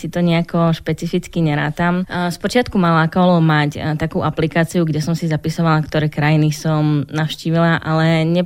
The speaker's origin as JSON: {"language": "Slovak", "town": "Humenné", "region": "Prešov Region", "country": "Slovakia", "lives_now": "Košice, Slovakia", "said": "Momentálne fungujem v Košiciach, ale prišla som konkrétne z Humeného. Ale v Košiciach už fungujem od svojej vysokej školy, takže už to je moja priorita."}